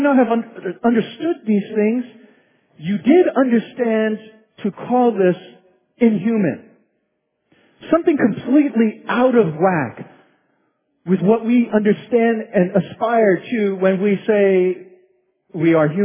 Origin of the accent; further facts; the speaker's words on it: New York City, New York, United States; born there; I was born in New York City, more specifically in the Bronx, and even more specifically in the shadow of Yankee Stadium.